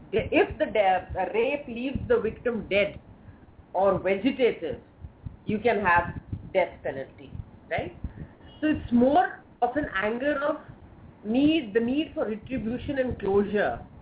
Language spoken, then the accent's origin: English; North India, India; now in Mumbai, India; So I come from North India, which is deeply patriarchal. Right now, I call myself a Bombayite.